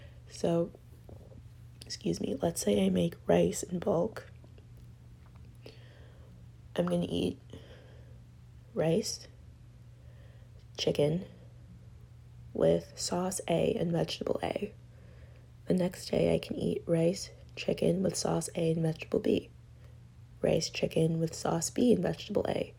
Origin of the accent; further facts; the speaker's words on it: Canada; I'm from Canada. I don't even know what the Midwest is.